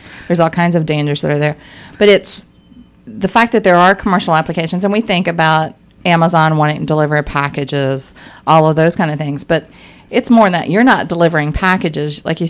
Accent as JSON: {"language": "English", "region": "West Virginia", "country": "United States", "tie": "born or raised there", "said": "I grew up in West Virginia."}